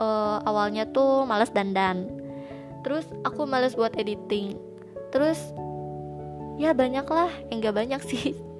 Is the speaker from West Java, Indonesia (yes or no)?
yes; Garut, West Java, Indonesia; also born or lived in Bandung; Pokoknya seenaknya kalian aja. Nah, aku ini asalnya dari kota Garut. Aku lahir di Garut. Tapi aku lama hidup di Bandung gitu. Bandung Timur tepatnya.